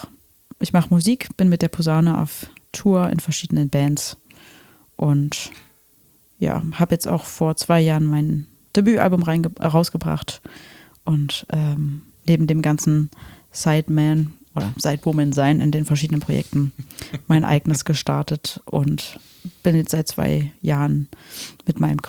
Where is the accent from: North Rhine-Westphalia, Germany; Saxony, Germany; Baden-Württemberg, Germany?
Saxony, Germany; also born or lived in Dresden; now in Leipzig, Germany; ich komme aus Leipzig, ursprünglich aus der Oberlausitz, im tiefen Osten. Dort ist es sehr schön, dort gibt es viele Berge und Natur und schöne Landschaft.